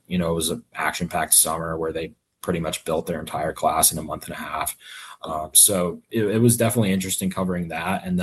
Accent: Scranton, Pennsylvania, United States; also born or lived in Louisiana; So I'm originally from up there, born and raised in Pennsylvania. And of course I went down to Louisiana for school

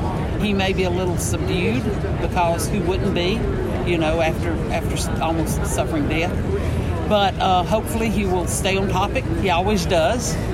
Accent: Tennessee, United States; I'm from Tennessee, East Tennessee.

